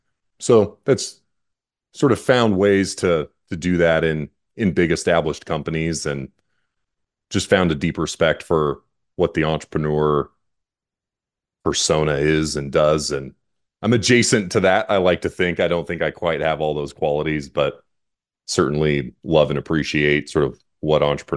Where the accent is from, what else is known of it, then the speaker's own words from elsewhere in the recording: Pacific Northwest, United States; I did not grow up in Houston or in Texas. I grew up in the Pacific Northwest. Grew up in a small paper mill town.